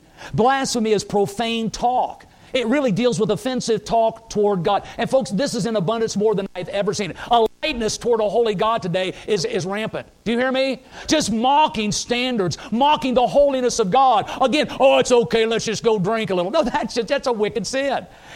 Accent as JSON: {"language": "English", "region": "Indiana", "country": "United States", "said": "Now, folks, I'm from Indiana."}